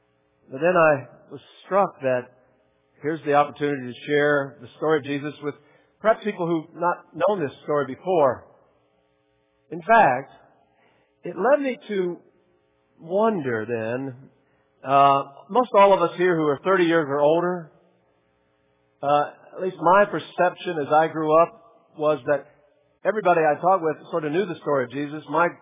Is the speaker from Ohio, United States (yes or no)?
yes; Ohio, United States; It was what we called up north in Ohio, what they called my hometown, was a podunk town.